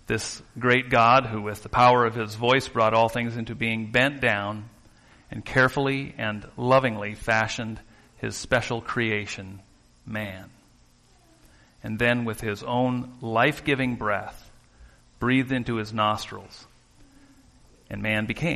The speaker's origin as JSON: {"language": "English", "town": "Sitka", "region": "Alaska", "country": "United States", "tie": "born or raised there", "also_born_or_lived": "Western Washington, United States", "said": "Living in Alaska, I grew up in Alaska and Sitka, and then in Western Washington"}